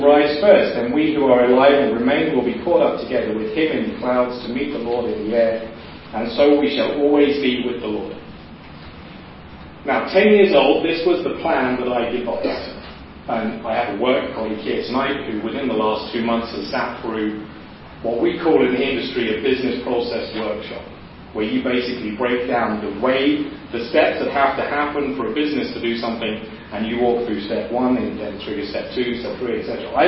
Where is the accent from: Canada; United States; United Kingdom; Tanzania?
United Kingdom; Eastbourne, South East England; My hometown, Eastbourne.